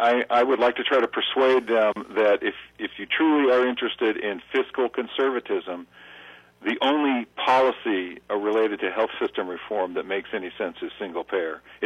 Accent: Utah, United States; Recently, in my home state of Utah, a very conservative state, the legislature refused to expand Medicaid.

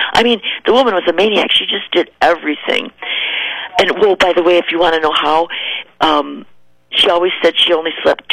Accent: California, United States; I'm from California, so at the Mission Inn in Riverside, California, a famous old mission

